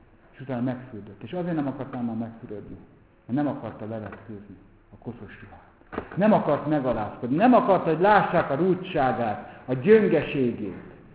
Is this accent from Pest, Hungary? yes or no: no; Kübekháza, Csongrád-Csanád, Hungary; most itt kell nekem megpusztulnom Kübekházan az én szülőfalomban.